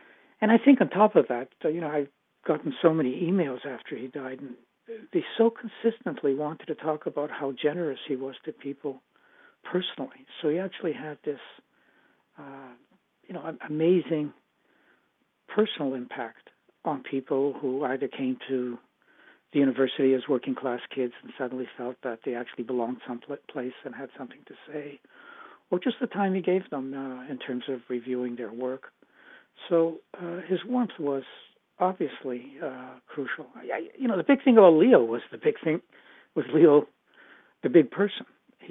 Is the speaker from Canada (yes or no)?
yes; Winnipeg, Manitoba, Canada; Growing up in Winnipeg meant, on the one hand, it was the context of the 60s.